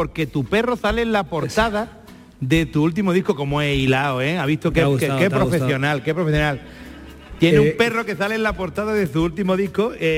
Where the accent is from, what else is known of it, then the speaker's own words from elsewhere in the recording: Jerez de la Frontera, Andalusia, Spain; Y luego ahí en Jerez, yo soy de Jerez